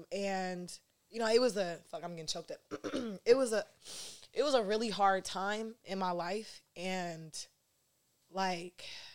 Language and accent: English; Stockton, California, United States; Like, when we're from Stockton, we don't really know how shit really moves in the Bay Area like that.